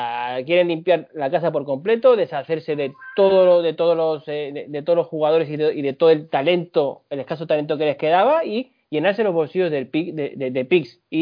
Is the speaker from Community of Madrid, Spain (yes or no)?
yes; Madrid, Community of Madrid, Spain; born or raised there; moved away as an adult; also born or lived in Zamora; now in Chile